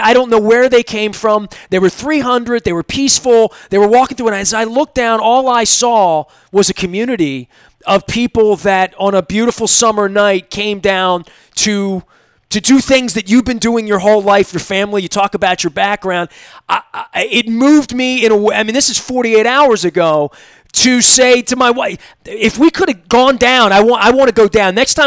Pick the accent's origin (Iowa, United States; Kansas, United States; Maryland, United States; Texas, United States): Maryland, United States; Dundalk; You know, I'm from Dundalk, right? So, I mean, I grew up in Archie Bunker's America in the 70s.